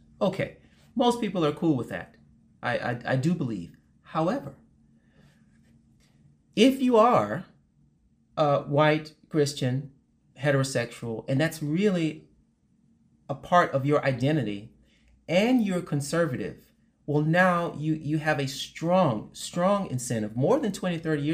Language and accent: English; South Carolina, United States; and I'm from that culture in a way, I'm from South Carolina, people will find that comforting.